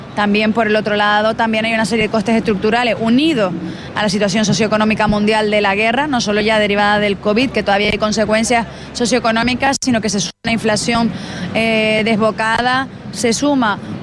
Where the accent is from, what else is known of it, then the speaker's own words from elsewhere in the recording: Canary Islands, Spain; no solo ya como canario, como canaria